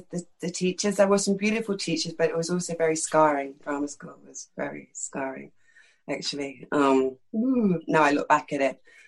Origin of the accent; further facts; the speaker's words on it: London, United Kingdom; I'm from East London. This accent's totally affected. I grew up speaking like that, do you know what I mean? That's how I grew up speaking.